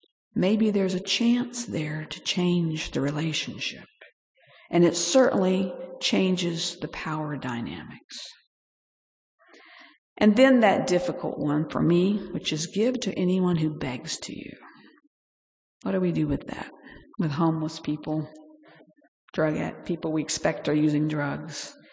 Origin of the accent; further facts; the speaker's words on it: Bangladesh; That's true in some places in the world still today, where I grew up in Bangladesh.